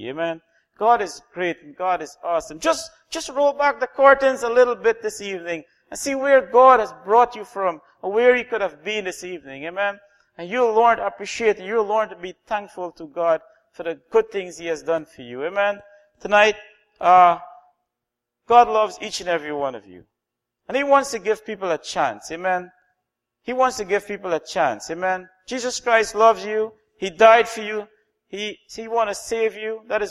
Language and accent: English; Guyana; I came all the way from Guyana.